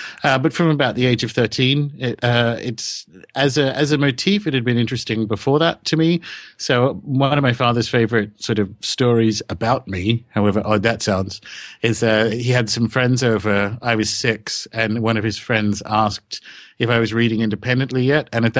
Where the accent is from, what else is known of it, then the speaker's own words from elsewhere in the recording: Australia; also born or lived in New Zealand; now in London, United Kingdom; I live in London, but I'm Australian born and raised, and I've lived a bunch of places. I've moved to New Zealand after working a bit in the music industry in Sydney, and I was there for about 7 years